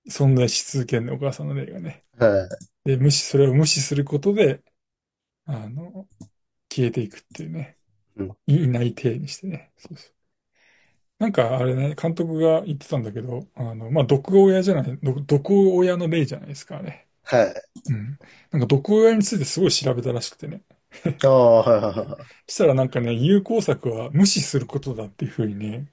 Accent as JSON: {"language": "Japanese", "region": "Gunma", "country": "Japan", "tie": "born or raised there", "said": "なんか僕の地元の群馬だったんですよ。"}